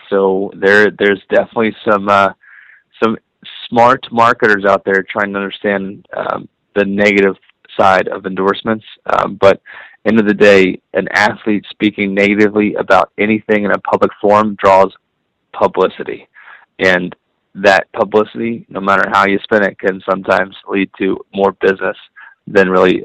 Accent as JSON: {"language": "English", "region": "Kansas", "country": "United States", "tie": "born or raised there", "said": "I grew up in Kansas"}